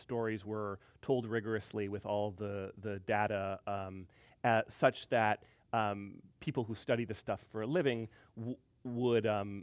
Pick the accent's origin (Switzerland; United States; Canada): Canada; Windsor, Ontario. So I had a very bi-national existence. And for most of my life, I was used to Americans making fun of the fact that I was Canadian.